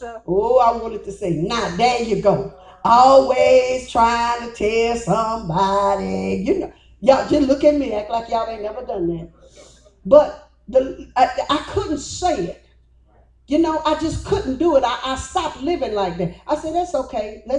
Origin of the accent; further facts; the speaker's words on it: Louisiana, United States; And I was originally from Louisiana.